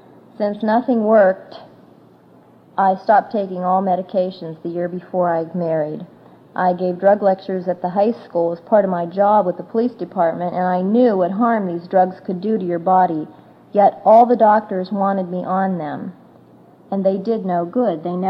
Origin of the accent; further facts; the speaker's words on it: Warren, Ohio, United States; I'm from Warren, Ohio. I'm 34 years old